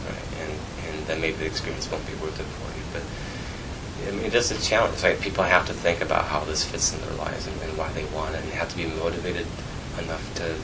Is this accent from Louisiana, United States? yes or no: no; Michigan, United States; The first two stories are Michigan stories, and I was taking a great pleasure in reading about my home state and recognizing places and environments.